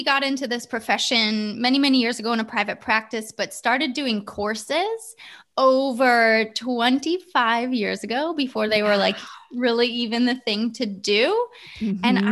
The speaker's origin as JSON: {"language": "English", "region": "Ohio", "country": "United States", "tie": "born or raised there", "moved": "yes", "said": "So I come from a family of four, grew up in Ohio."}